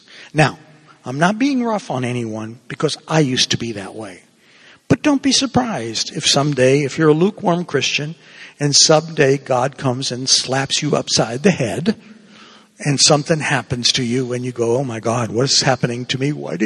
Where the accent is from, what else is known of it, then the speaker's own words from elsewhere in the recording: Cuba; first language Spanish; English is a second language; Well, I didn't grow up in Spanish. I grew up in Cuba speaking Spanish.